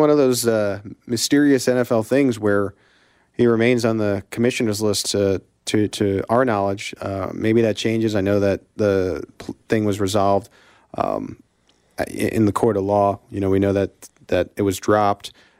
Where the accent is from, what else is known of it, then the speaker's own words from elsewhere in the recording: New York, United States; I grew up in New York, and they had a casting call